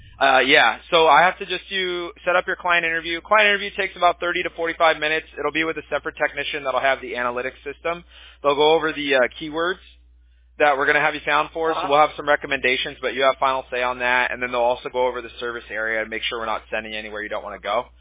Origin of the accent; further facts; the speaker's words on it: Huntington Beach, California, United States; also born or lived in Bay Area; now in Newport Beach, United States; So I grew up a Huntington Beach native, but we're in Newport Beach in Southern California now. So I grew up in Huntington, and then I lived in the Bay.